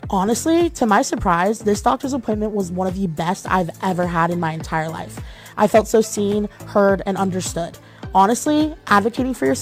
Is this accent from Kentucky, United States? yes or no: no; Kennewick, Washington, United States; Me to establish care with a new provider in my hometown, Kennewick, Washington.